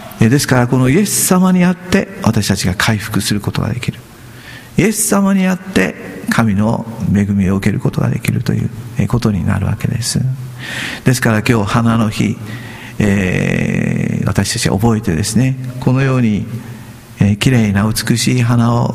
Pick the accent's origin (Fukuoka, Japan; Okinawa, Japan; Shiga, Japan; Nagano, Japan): Okinawa, Japan; 私沖縄から来たということを知ってですね、とても喜んでくれた